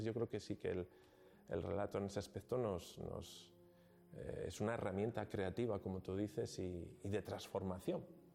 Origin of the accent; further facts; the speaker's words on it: Asturias, Spain; Como dicen, yo soy asturiano